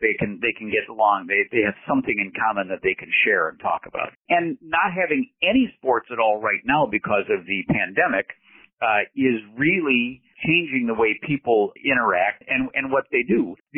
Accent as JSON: {"language": "English", "town": "Detroit", "region": "Michigan", "country": "United States", "tie": "born or raised there", "said": "I grew up in Detroit."}